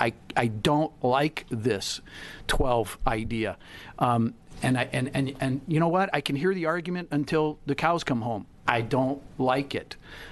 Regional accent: Keizer, Oregon, United States; I met with a couple of high school girls from McNary, which is in Kaiser, my hometown, and their principal and the superintendent.

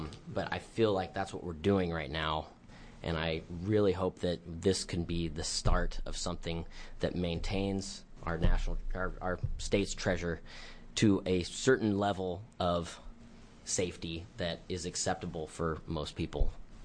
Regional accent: Oregon, United States; I'm from Coos County. I'm a local business owner.

